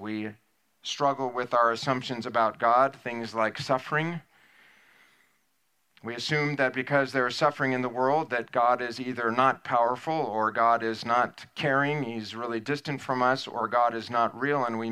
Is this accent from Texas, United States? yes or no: yes; Texas, United States; We assume that bigger is better because we're from Texas, right?